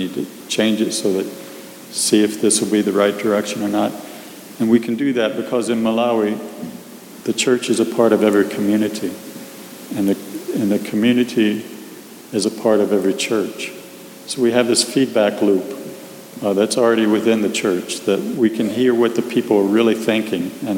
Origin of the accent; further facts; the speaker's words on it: Central Africa, DR Congo; because of the decisions my parents made to go and serve in Congo, I grew up in Central Africa.